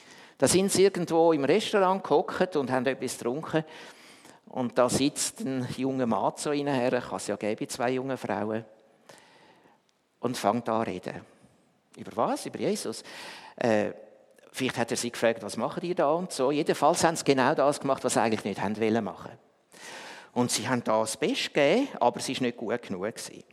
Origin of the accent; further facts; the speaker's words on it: Switzerland; warum dass ich als Schweizer, man hört mir das ja an, warum dass ich als Schweizer